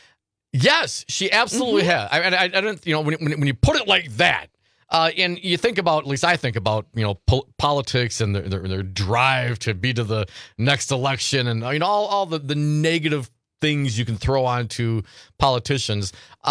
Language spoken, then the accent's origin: English; Michigan, United States; born there; KZU, my home state. I was born in Michigan.